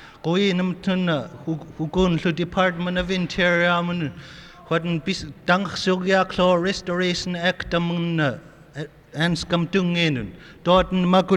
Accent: Akiachak, Alaska, United States; As you may aware that I'm from Akechak Native Community

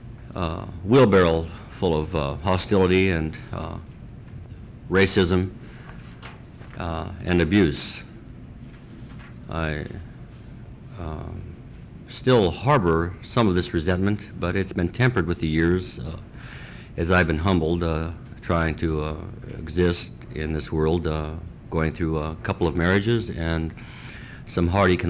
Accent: Chistochina, Alaska, United States; from Chistochina, a Caribou Clan Athabascan Indian.

